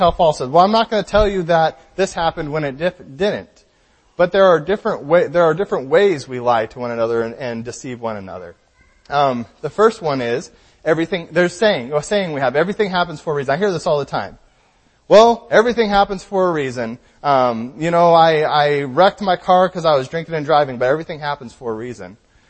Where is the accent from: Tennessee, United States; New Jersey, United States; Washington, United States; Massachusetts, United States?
Washington, United States; Because I'm from Washington, and you guys don't know many things in Washington.